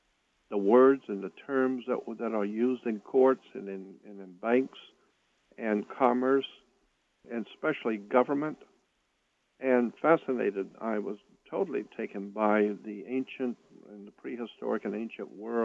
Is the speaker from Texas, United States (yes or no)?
no; Florida, United States; I was born and raised in Florida, in the Panhandle area, and I had so many strange experiences as a child.